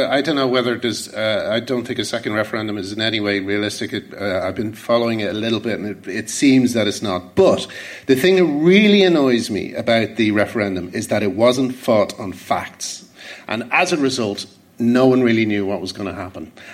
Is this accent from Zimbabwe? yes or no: no; Ireland; I hadn't even thought about it. I'm Irish and I hadn't even thought about it.